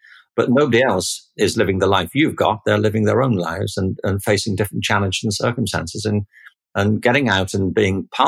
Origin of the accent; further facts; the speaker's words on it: Liverpool, North West England, United Kingdom; I mean, I grew up in Liverpool in the 50s and 60s.